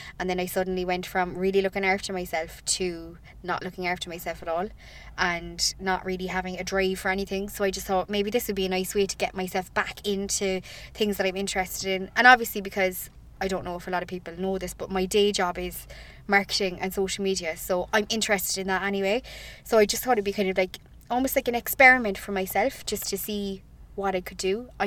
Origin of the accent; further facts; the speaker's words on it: Cork, Munster, Ireland; accent: Cork; so I'm from Cork, obviously. If you can't